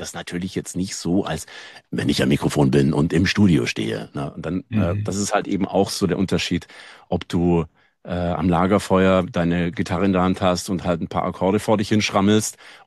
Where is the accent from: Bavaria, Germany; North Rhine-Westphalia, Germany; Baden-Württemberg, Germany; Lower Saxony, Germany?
Baden-Württemberg, Germany; Und wir kommen ja beiden aus dem Schworbeländle